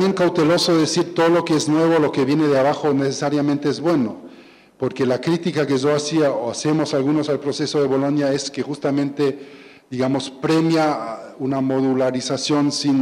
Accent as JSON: {"language": "Spanish", "country": "Germany", "said": "Y ahí, por lo menos en Alemania, hay un desfasaje. Quizás en Argentina no es tan fuerte como en mi país."}